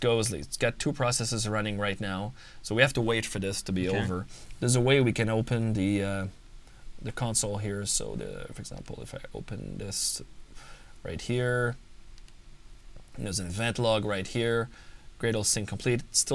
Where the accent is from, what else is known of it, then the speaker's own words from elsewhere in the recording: Canada; I'm Canadian, you know, so it's like 30 in Celsius would be quite warm.